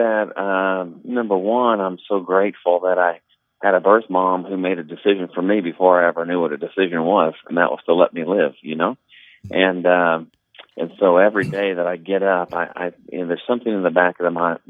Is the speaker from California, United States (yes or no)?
no; Kansas, United States; They just knew I was from Kansas.